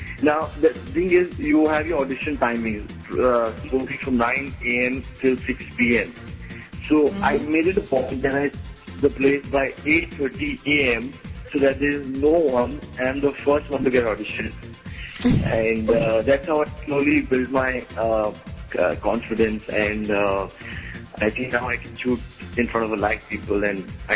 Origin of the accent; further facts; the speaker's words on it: Delhi, India; now in Mumbai, India; I'm from Delhi, so I came to Bombay and started auditioning for a lot of advertisements and other things.